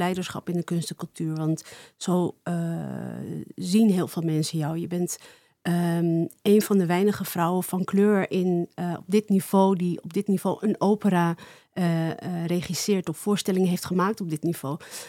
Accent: Amsterdam, North Holland, Netherlands; Ik ben ook geboren getogen in Amsterdam met Marokkaanse ouders.

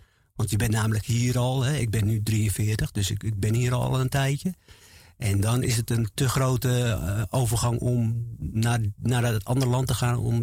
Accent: Colombia; Ik kom uit Colombia.

